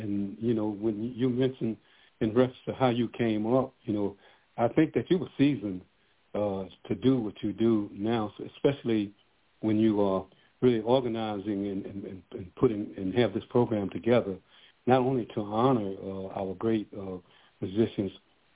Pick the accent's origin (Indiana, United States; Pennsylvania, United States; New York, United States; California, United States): New York, United States; New York City; Yeah, I'm curious because I grew up in Harlem.